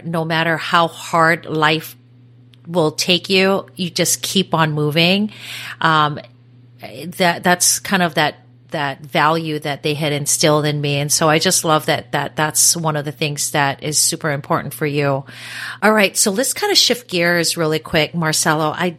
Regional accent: Hawaii, United States; So just a side note, my husband's Brazilian and I'm from Hawaii, but I love the Hispanic culture.

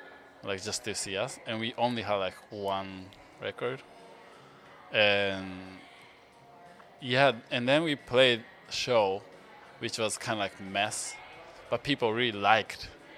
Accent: Japan; English is a second language; growing up in Japan.

